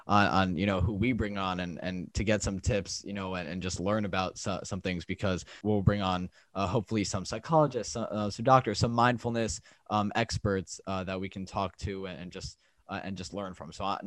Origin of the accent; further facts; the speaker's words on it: Florida, United States; We're both from South Florida and we're both juniors in high school.